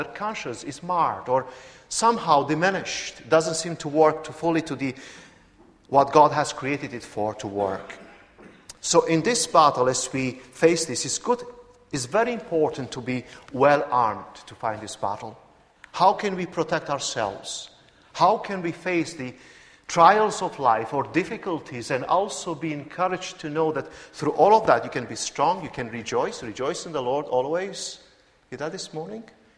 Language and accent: English; Romania; I come from Romania, and one of the things and the concepts in the Romanian environment was during the communist time